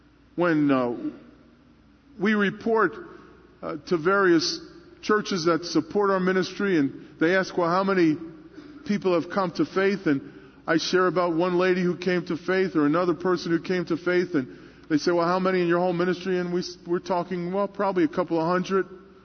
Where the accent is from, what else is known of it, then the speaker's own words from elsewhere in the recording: Brooklyn, New York, United States; When I was growing up in Brooklyn, in a predominantly Catholic neighborhood, I asked one of my Italian Catholic friends, well, what is Good Friday?